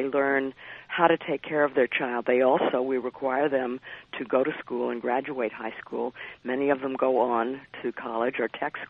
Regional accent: Georgia, United States; from that conference back to Georgia determined to try to implement what I had learned in Cairo in my home state

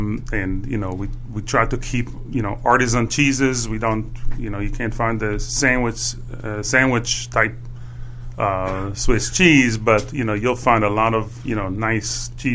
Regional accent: Israel; You know, I'm from Israel. I'm from another part of the world, and some of it is influenced by that.

